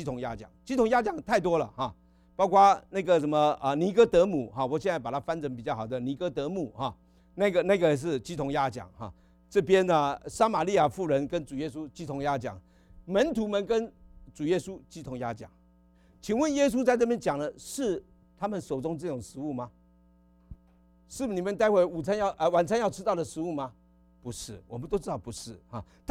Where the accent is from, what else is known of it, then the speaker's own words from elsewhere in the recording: Guangdong, China; 有没有广东人啊？哎呀，我广东人啊！